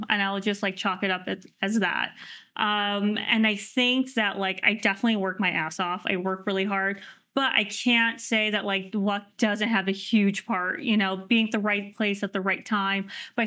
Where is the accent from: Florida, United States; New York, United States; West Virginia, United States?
New York, United States; also born or lived in France; now in Los Angeles, United States; And I think, you know, living in France too was it's kind of isolating because I'm from New York. Like you're in the epicenter of everything there.